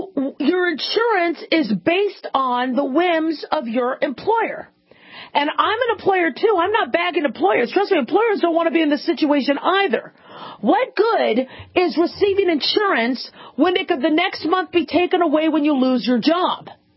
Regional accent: Las Vegas, Nevada, United States; Fisher from Las Vegas, Nevada. Ah, my hometown.

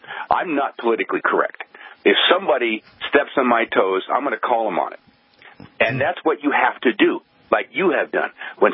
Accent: Oregon, United States; I was raised on the Indian Reservation, Klamath Reservation, Northern California, Southern Oregon.

